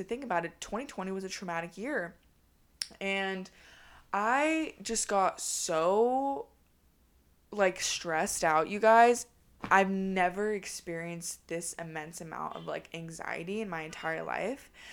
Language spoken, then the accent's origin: English; Sacramento, California, United States; now in Los Angeles, United States; I moved from my hometown from Sacramento to LA, and it still hasn't hit me yet because I have never moved out in my entire life.